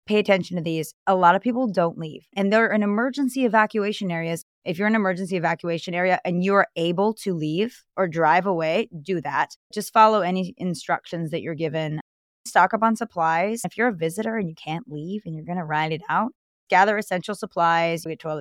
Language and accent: English; Georgia, United States; because I'm not from Florida. So when a hurricane comes, I'm like, I'm leaving. So I drive home to Georgia